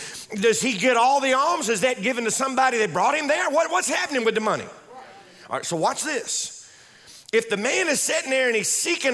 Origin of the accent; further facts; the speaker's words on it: Louisiana, United States; We're from Louisiana. We say, look at him.